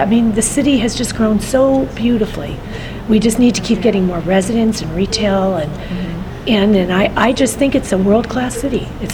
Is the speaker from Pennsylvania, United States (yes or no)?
yes; Philadelphia, Pennsylvania, United States; I came to San Diego from Philadelphia, we both grew up in the city